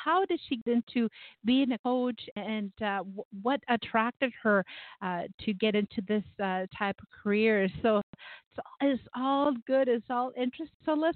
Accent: Chile; English is a second language; She is fortunately, and from my home country, Chile. We're both from the same country.

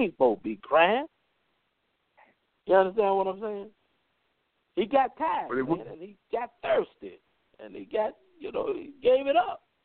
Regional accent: Chicago, Illinois, United States; Growing up in Chicago, I remember Fluky Stokes

